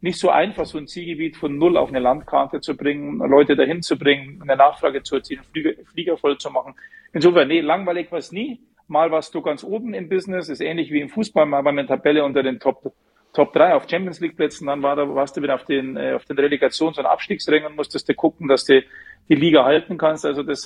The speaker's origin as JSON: {"language": "German", "town": "Munich", "region": "Bavaria", "country": "Germany", "said": "als Münchner"}